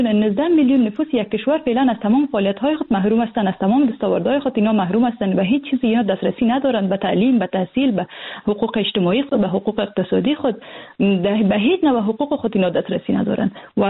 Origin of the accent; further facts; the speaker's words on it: Afghanistan; من خانمای فعال از افغانستان هستم